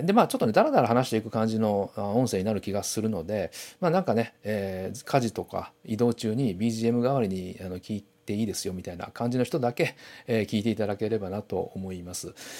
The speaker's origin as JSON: {"language": "Japanese", "region": "Shiga", "country": "Japan", "said": "僕がね、滋賀県出身なんですけれども"}